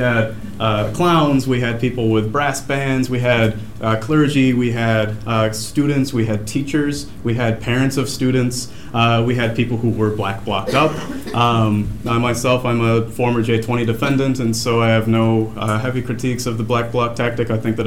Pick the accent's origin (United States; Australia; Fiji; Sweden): United States; Ann Arbor, Michigan; I'm from Ann Arbor, Michigan, and this image is inspired by a shot that was taken in 1998.